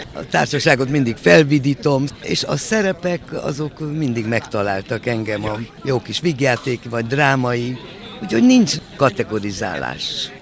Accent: Cluj-Napoca, Cluj County, Romania; kolozsvári vagyok

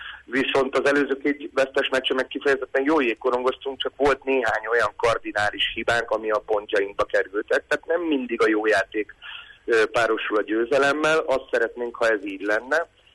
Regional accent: Hungary; én személy szerint ugye magyarországi magyarként ugye magyar kupát sokszor nyertem játékosként, edzőként

